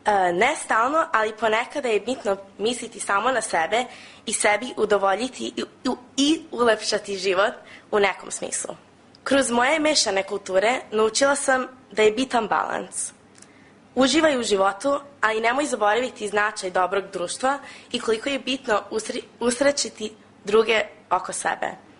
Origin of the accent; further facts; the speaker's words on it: United States; Dok sam rasla u Americi, uvek sam primećivala razlike između sebe i ostale dece u mojoj školi.